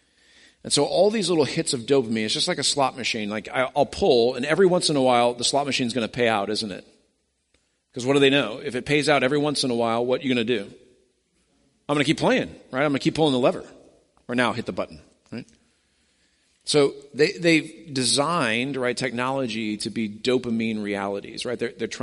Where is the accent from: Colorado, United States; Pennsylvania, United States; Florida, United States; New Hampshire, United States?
Colorado, United States; Denver; And of course, growing up in Denver, I'm like, oh, this is, I don't even know how to process, you know, two roads.